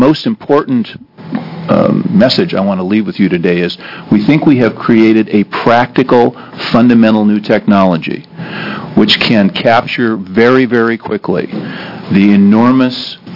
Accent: Portland, Oregon, United States; I'm from Multnomah County in Portland.

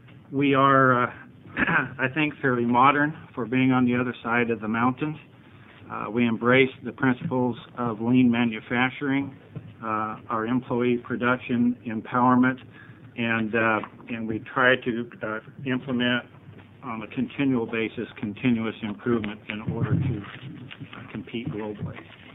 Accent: Prineville, Oregon, United States; I come from Prineville, Oregon.

